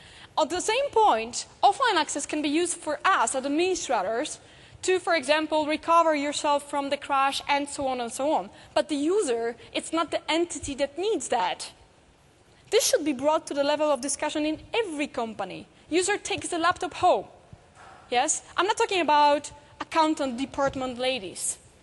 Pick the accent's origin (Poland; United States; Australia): Poland; did I mention that I'm from Poland?